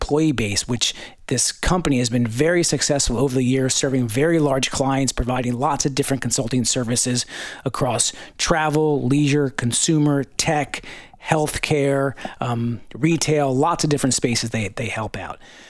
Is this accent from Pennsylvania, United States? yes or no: yes; Pennsylvania, United States; They're based in my home state of Pennsylvania.